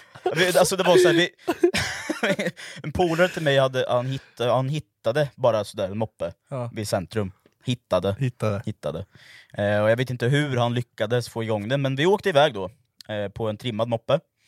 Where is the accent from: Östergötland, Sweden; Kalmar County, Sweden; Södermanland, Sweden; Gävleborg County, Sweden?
Östergötland, Sweden; Navesta; Ja, men jag är uppväxt i Navesta sådär.